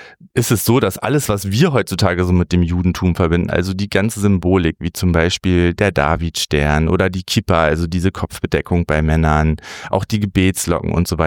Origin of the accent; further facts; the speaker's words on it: Soltau, Lower Saxony, Germany; ich bin ja in Soltau geboren, in der Lüneburger Heide groß geworden, nicht weit vom ehemaligen KZ Bergen-Belsen.